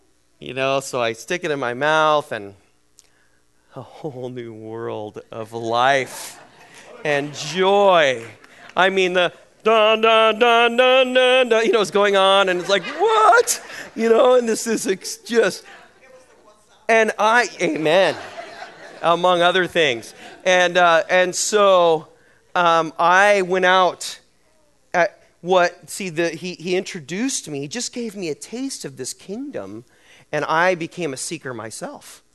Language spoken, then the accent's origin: English; California, United States; So I grew up in Central California, and I don't know if it's the culture of Central California or whether it's simply the culture of my family